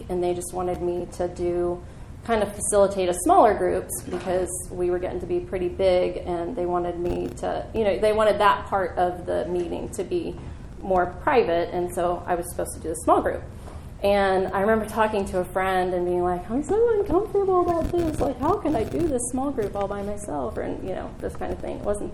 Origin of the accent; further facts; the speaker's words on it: Columbus, Ohio, United States; also born or lived in Florida; I am from Ohio, so I made Buckeye cookies because Ohio is the Buckeye state.